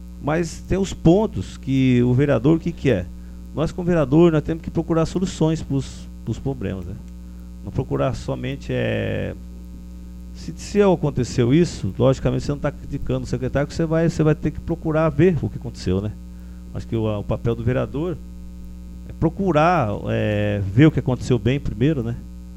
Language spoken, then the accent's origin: Portuguese; Brazil; nós que somos aqui do Brasil